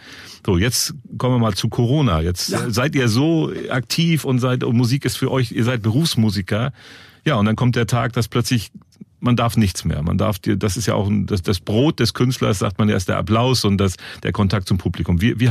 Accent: Northern Germany, Germany; also ich komme ja auch aus Norddeutschland

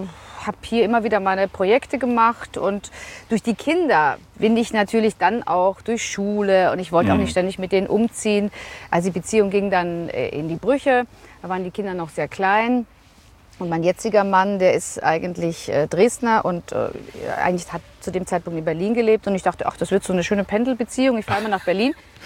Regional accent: Vienna, Austria; Ich bin Wienerin, waschechte Wienerin, in Wien geboren, aufgewachsen auch.

